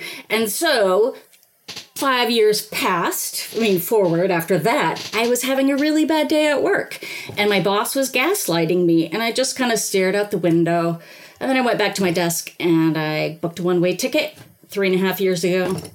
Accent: Biloxi, Mississippi, United States; born there; Well, I was born in Biloxi, Mississippi.

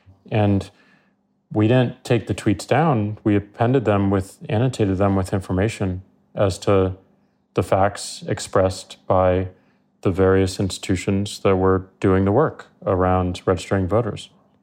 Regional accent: St. Louis, Missouri, United States; I come from a very conservative state of Missouri, where St. Louis, my hometown, is much more liberal.

